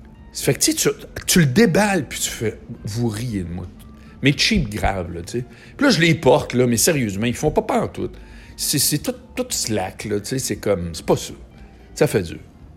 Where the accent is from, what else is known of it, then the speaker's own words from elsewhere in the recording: Montréal, Quebec, Canada; je suis à Montréal, je suis un Canadien avec mon dollar de pauvre